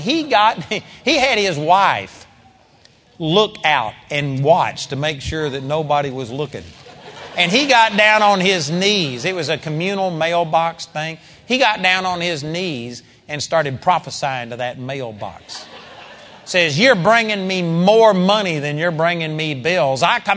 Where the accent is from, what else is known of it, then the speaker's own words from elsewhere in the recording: Arlington, Texas, United States; And in our house that I grew up at in Arlington, Texas, there was 23 pecan trees in that yard.